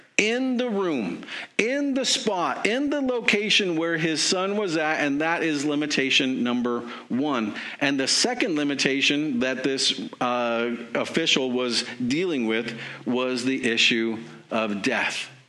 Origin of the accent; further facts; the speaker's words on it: Colorado, United States; where I grew up in Colorado, we would say use sometimes